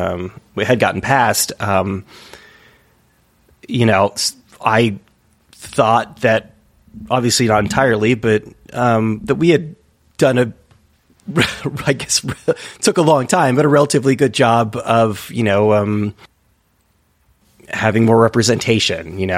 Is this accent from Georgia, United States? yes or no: no; California, United States; Again, I'm from the Bay Area, so it's very similar, but San Francisco is different in that it's Silicon Valley